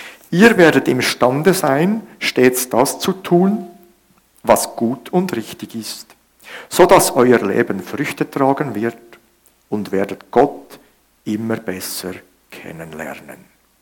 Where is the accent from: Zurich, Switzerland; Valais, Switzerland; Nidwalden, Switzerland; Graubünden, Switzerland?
Zurich, Switzerland; Zürich; Ich komme aus Zürich